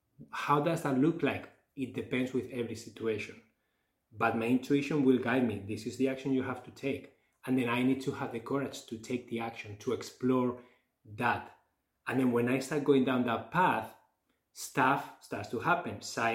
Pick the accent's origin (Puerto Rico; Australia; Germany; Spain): Spain; Barcelona, Catalonia; moved away as an adult; also born or lived in Canada; I'm new to the city. I am from Barcelona, but lived in Canada for 10 years.